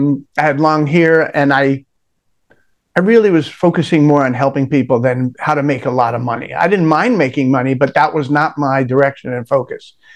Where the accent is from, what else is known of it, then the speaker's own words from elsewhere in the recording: Brooklyn, New York, United States; one of the things that you and I discussed before coming on air was the fact that we're both from Brooklyn.